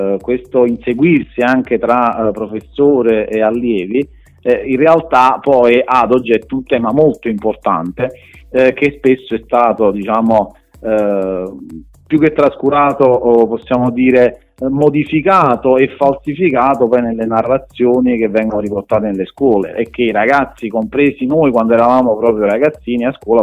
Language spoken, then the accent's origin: Italian; Naples, Campania, Italy; Noi siamo di Napoli, siamo tutti nativi napoletani, siamo molto legati alla nostra città